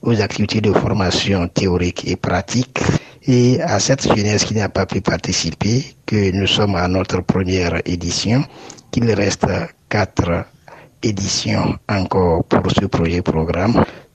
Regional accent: Ouaké, Donga, Benin; Je suis béninois, originaire de la commune de Waké.

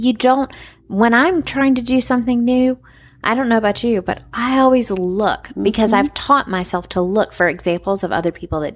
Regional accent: Charlotte, North Carolina, United States; I grew up in Charlotte, North Carolina

